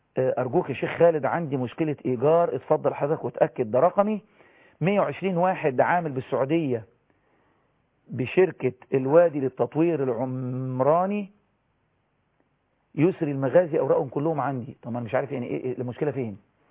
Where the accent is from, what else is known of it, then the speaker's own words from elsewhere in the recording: Port Said, Port Said Governorate, Egypt; انا من بورسعيد